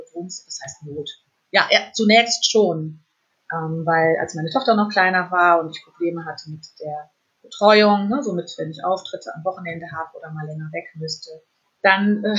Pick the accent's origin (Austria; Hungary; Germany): Germany; Fulda, Hesse; moved away; Ja, ganz liebe Grüße in meine alte Heimat nach Fulda.